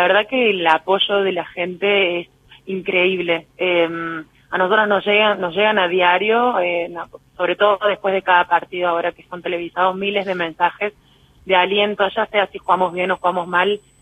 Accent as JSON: {"language": "Spanish", "region": "Córdoba", "country": "Argentina", "said": "yo soy cordobesa"}